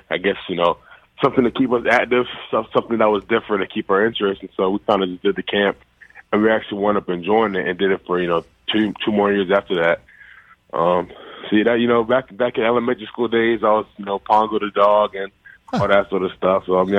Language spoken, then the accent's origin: English; Nigeria; Yes, I'm Nigerian. Mm-hmm. The tribe is Igbo, And, yeah, you know, growing up, it's really just been, you know, a big part of my culture, especially food-wise.